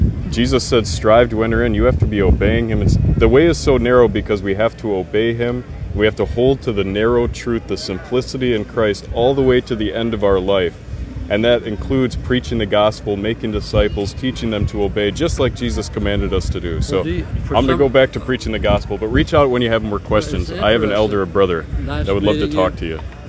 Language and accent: English; Midwest, United States; We're actually traveling street preachers. We're originally from the Midwest, but we travel all over the place.